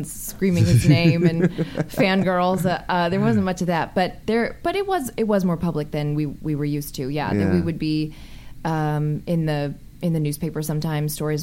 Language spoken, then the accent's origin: English; Washington, District of Columbia, United States; now in Los Angeles, United States; I'm an actress out here. I'm from the Washington, D.C. area, just like Tori.